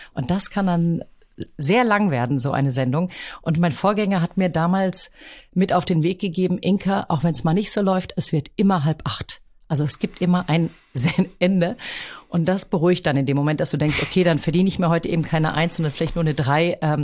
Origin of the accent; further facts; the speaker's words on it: Rüsselsheim, Hesse, Germany; born there; Ich bin, wie du sagst, in Rüsselsheim geboren